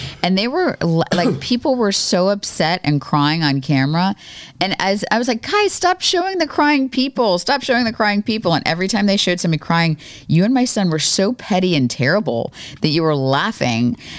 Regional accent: Florida, United States; I grew up in Florida.

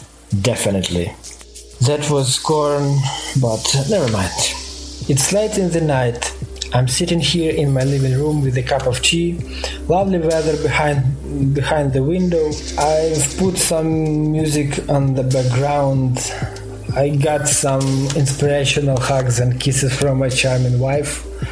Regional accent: Ukraine; English is a second language; now in Denmark

